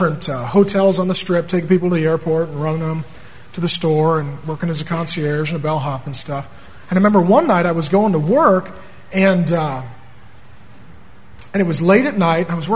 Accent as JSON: {"language": "English", "town": "SeaTac", "region": "Washington", "country": "United States", "tie": "born or raised there", "said": "I grew up in SeaTac down in South Seattle, right by the airport. I grew up the street from the Deja Vu strip club."}